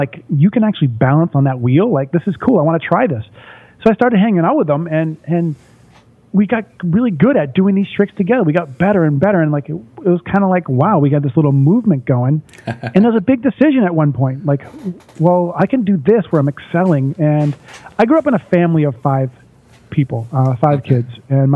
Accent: Massachusetts, United States; I'm this guy that born and raised in the East Coast, Boston, Massachusetts, outside of Boston area, in a small little mill town.

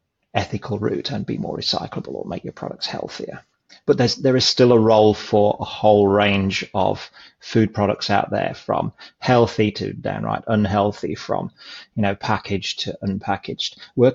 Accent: England, United Kingdom; accent: English; I'm obviously English from my accent. I'll say where I am now, and then I'll relate that back to where I come from.

